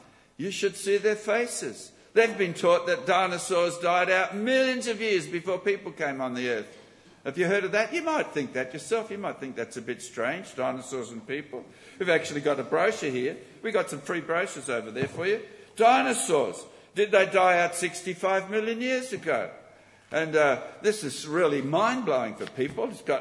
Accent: Hobart, Tasmania, Australia; born there; I was born in Hobart, and so she called

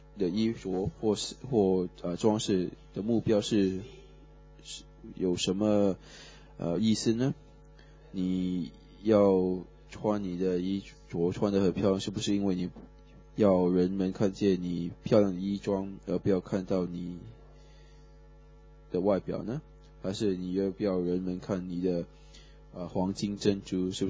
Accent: Australia; Chinese is a second language; now in Taiwan; 我一个澳洲人在台湾

